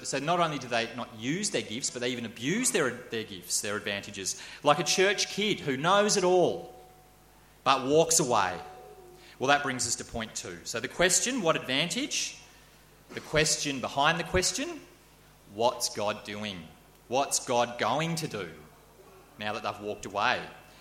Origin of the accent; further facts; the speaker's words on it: Australia; as Australian, as a sort of, you know, the average white Australians